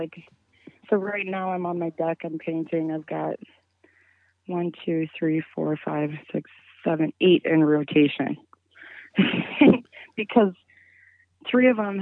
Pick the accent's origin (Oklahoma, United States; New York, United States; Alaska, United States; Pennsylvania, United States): Alaska, United States; Homer; also born or lived in Halibut Cove; I grew up in Halibut Cove and Homer, and so I think that the majority of the people that really inspired me, they were in Halibut Cove with me.